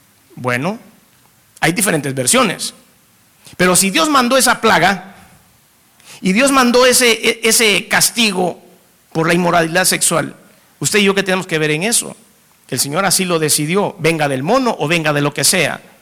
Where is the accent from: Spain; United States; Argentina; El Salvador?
El Salvador; No, I'm not. Soy salvadoreño. Salvadoreño, para decirlo bien.